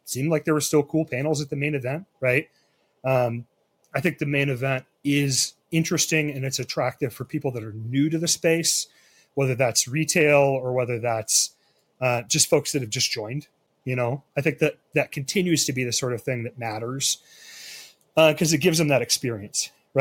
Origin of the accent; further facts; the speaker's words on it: Minnesota, United States; I'm from Minnesota, so it was much warmer.